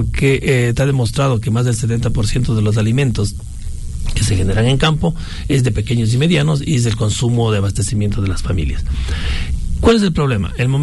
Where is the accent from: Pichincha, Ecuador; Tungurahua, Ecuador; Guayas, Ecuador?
Pichincha, Ecuador; Mejía; Con nuestra lista tenemos en Mejía, yo soy de Mejía